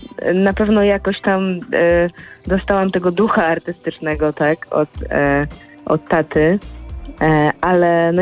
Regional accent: Warsaw, Masovian Voivodeship, Poland; Ja jestem z Warszawy

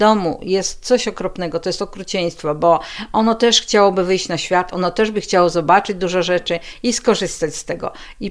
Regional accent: Zamość, Lublin Voivodeship, Poland; My w Zamościu, bo jestem zamościanką rodowitą też

